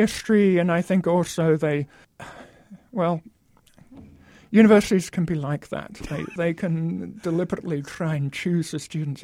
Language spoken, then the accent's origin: English; Scotland, United Kingdom; also born or lived in Oxfordshire, England; I grew up in Scotland and England, partly just outside Edinburgh, partly in Oxfordshire. Yeah, a mixture of the UK.